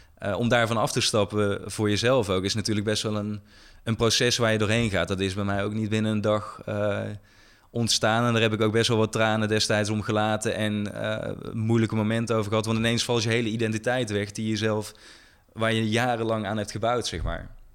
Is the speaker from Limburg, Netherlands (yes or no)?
yes; Weert, Limburg, Netherlands; toen werkte ik in een magazijn in Weert, waar ik ben opgegroeid. Een klein dorp in de buurt van Eindhoven.